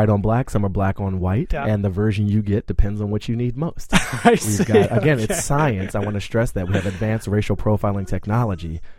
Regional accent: Washington, District of Columbia, United States; I grew up in Columbia Heights in Washington, D.C. during the 80s.

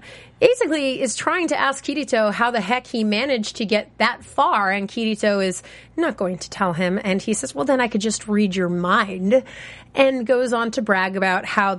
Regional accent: New York, United States; I'm also from New York originally, and I have ADHD

